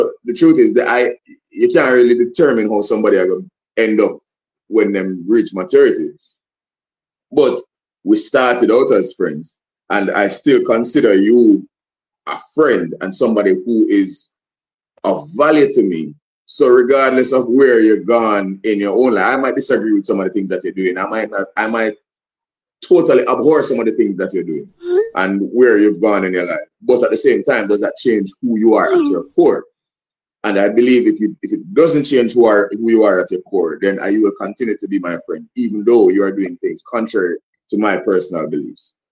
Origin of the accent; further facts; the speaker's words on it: Portmore, Saint Catherine, Jamaica; I grew up in Portmore.